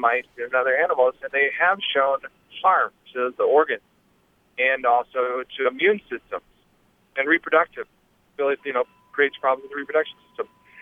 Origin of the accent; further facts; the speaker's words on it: Iowa, United States; I'm from Iowa.